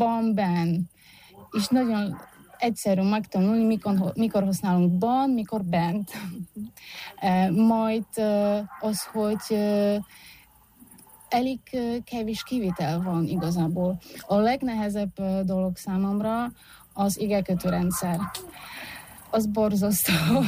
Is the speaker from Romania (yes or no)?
no; Poland; Hungarian is a second language; now in Czechia; Lengyelországból jöttem. Magyarul már 10 éve tanulok, még mindig hibázom, de annyira szeretem ezt a nyelvet, hogy maradtam. Krakóban kezdtem tanulni